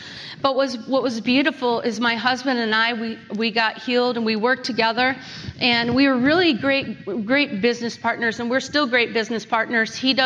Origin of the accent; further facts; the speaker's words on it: Chelsea, Michigan, United States; So I grew up in Chelsea, Michigan, and I was the youngest of five kids.